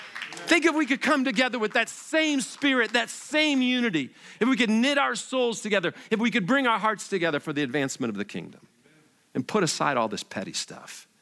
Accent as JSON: {"language": "English", "town": "Detroit", "region": "Michigan", "country": "United States", "said": "I love both cities. I'm actually from Detroit."}